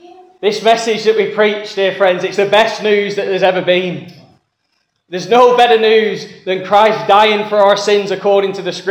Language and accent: English; Preston, North West England, United Kingdom; now in Birmingham, United Kingdom; I have to correct him, I'm from Preston, but I live in Birmingham.